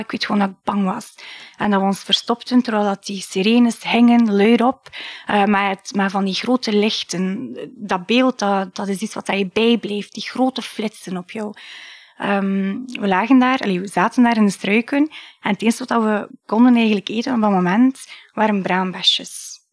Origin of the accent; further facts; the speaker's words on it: Albania; moved away; Ik ben afkomstig van Albanië. Ik woon hier al 22 jaar. En 22 jaar geleden dus ben ik eigenlijk naar hier gevlucht met mijn ouders, met mijn oma en mijn opa en nog twee jongere zusjes.